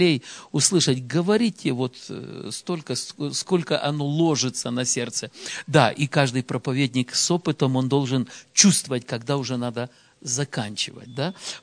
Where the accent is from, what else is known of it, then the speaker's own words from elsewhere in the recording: Khmelnytskyi Oblast, Ukraine; я с Украины, с Хмельницкой области. Это так, ближе к западной границе Украины.